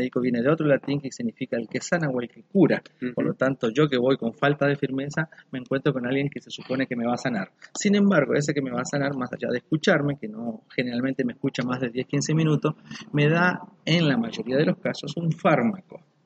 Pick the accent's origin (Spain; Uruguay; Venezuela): Uruguay; Mi esposa es paraguaya, yo soy uruguayo